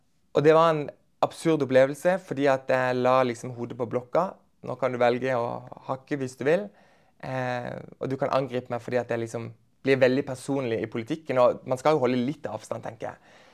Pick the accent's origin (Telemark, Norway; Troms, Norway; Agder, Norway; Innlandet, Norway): Agder, Norway; Farsund; now in Kristiansand, Norway; når jeg flytta fra Farsund, da, hvor jeg kommer fra